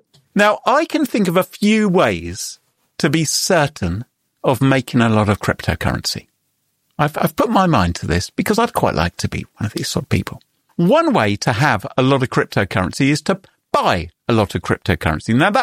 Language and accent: English; United Kingdom; at least for me as a Brit.